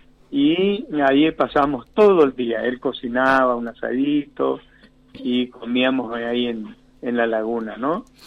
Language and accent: Spanish; Paso de los Libres, Corrientes, Argentina; yo soy de Paso de los Libres, yo de chiquito, mi viejo siempre le gustaba ir al río